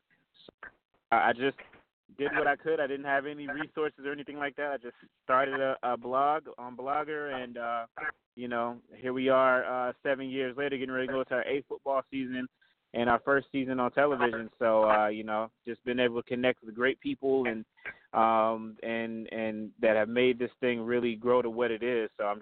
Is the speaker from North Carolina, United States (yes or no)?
yes; North Carolina, United States; I'm from North Carolina, a graduate of Winston-Salem State University.